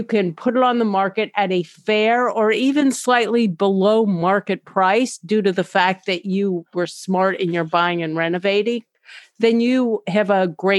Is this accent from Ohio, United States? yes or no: yes; Cincinnati, Ohio, United States; Okay, first of all, I'm from Cincinnati.